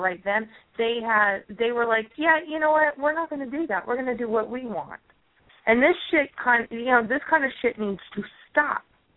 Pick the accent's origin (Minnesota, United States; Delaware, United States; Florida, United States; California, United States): California, United States; I used to really like Wells Fargo because I grew up in California.